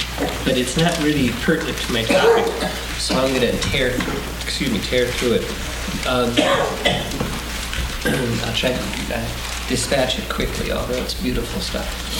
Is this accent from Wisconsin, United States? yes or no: no; Minnesota, United States; And I'm from Minnesota. And they joke about Minnesota nice